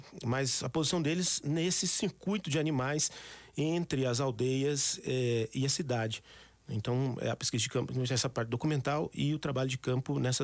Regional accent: Minas Gerais, Brazil; eu sou do sul de Minas, não sou daqui de perto

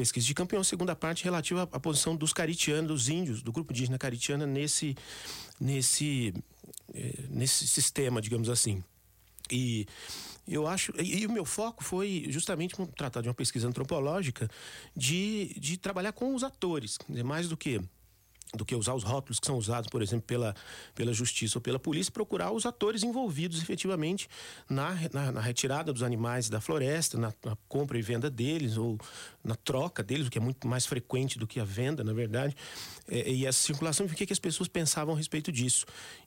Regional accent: Minas Gerais, Brazil; eu sou do sul de Minas, não sou daqui de perto

